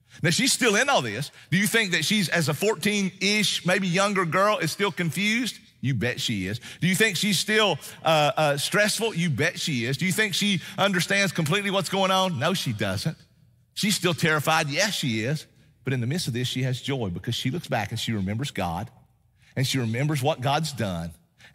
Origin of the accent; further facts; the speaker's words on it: Tennessee, United States; where I was born and raised up in East Tennessee, man, that was the most awesome place because the sky was so awesome.